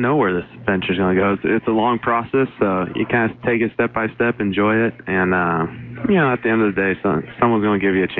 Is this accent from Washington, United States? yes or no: yes; Washington, United States; I grew up in Washington, so Matt Hasselbeck with Coach Holmgren